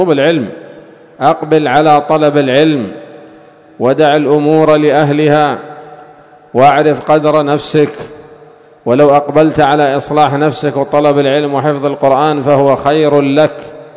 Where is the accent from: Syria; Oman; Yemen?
Yemen; Aden; عندنا في عدن فرقة يتزعمون مسألة تغيير المنكر